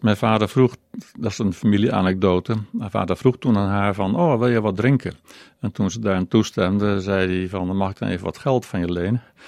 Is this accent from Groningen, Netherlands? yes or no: no; Oosterbeek, Gelderland, Netherlands; En ik ben geboren en getogen in Oosterbeek. Daar is eigenlijk geen ijs in de buurt.